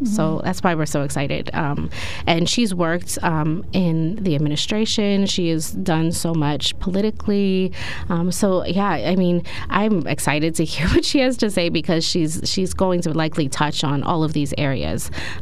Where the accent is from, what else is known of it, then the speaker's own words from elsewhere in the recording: Lewisburg, Pennsylvania, United States; I grew up in Lewisburg and attending speakers at Bucknell and actually Susquehanna in middle school for the Latinx Initiative was a huge part of my own enrichment. It was just a really special thing living in a college community.